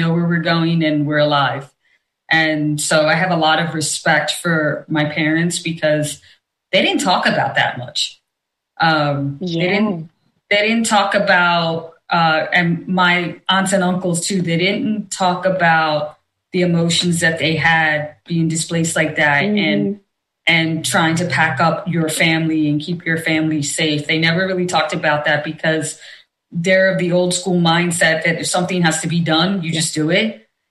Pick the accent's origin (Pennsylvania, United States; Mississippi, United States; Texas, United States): Pennsylvania, United States; we were literally the first South Asian family in our town.